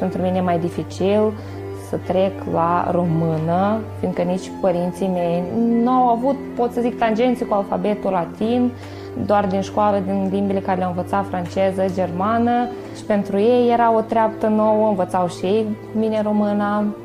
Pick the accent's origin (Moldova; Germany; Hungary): Moldova; Dubăsari, Transnistria; now in Romania; vin din Dubăsari, orașul de peste Nistru, din Transnistria.